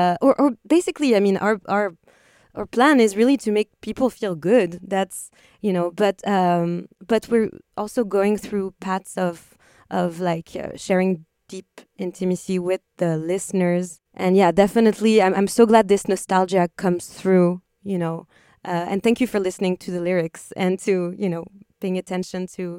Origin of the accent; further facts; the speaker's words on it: France; now in United States; we're expats from France, and the state of Florida, where we first moved